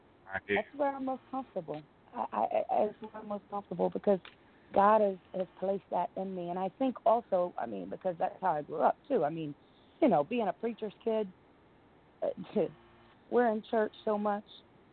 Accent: New Jersey, United States; I am from New Jersey.

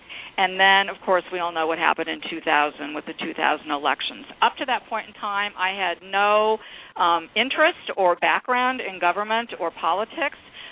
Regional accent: Midwest, United States; I was brought up in the Midwest. I was brought up to be very patriotic, and we flew our flag.

